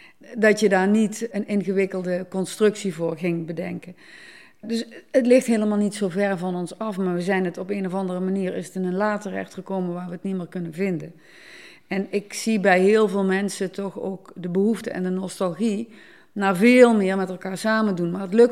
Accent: Limburg, Netherlands; born there; also born or lived in Nijmegen / Malden; Ik ben hier wel geboren in Limburg, maar ik heb heel lang in Nijmegen en omstreken gewoond, in met name Malden.

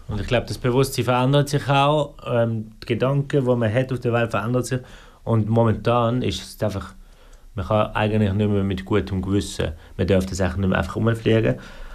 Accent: Basel, Basel-Stadt, Switzerland; Ich bin so in Basel-Stadt aufgewachsen

